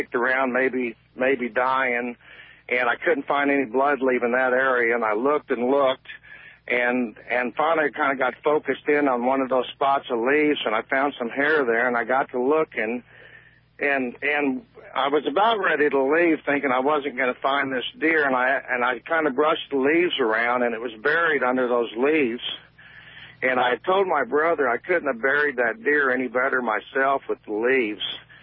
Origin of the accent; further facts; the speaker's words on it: Jefferson City, Missouri, United States; I have a farm not too far from you. I'm from Jeff City. We have a farm down in Chemoy, Missouri.